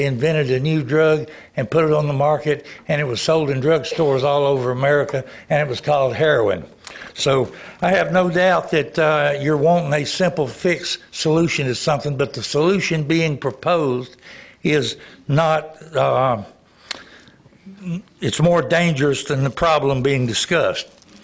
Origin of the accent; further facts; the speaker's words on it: Anderson County, South Carolina, United States; I'm from Anderson County. I'm the elected secretary of the Republican Party in Anderson County.